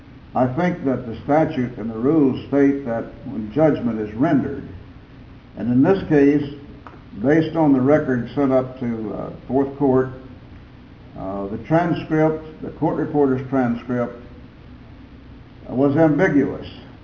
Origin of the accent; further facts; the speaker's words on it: Bernie, Texas, United States; from Bernie, Texas, up here representing Mr. Perry Logan.